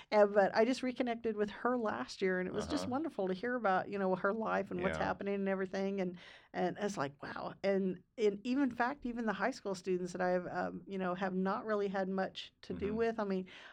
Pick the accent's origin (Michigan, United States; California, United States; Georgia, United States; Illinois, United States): Illinois, United States; Mount Carmel; quite a lot of areas around here because I'm from Mount Carmel.